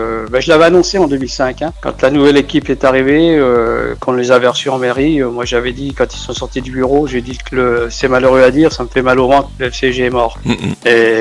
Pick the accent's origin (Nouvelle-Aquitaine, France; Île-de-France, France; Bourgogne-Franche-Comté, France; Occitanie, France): Bourgogne-Franche-Comté, France; Gueugnon; Moi, je suis natif de Guignon, je suis un pur guignonnais, je suis un pur forgeron.